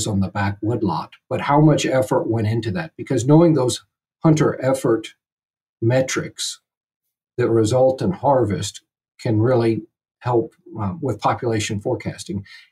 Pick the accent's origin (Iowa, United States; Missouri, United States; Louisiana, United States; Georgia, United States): Missouri, United States; I've deer hunted most of my life. I grew up in Missouri around big deer.